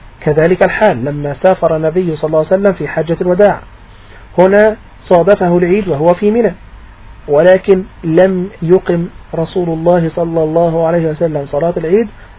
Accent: Egypt; بلدنا مصر يعني

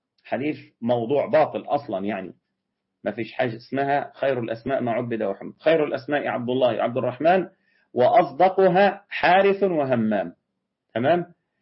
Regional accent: Egypt; وساعات طبعا عندنا في مصر بيقولوا رتاج.

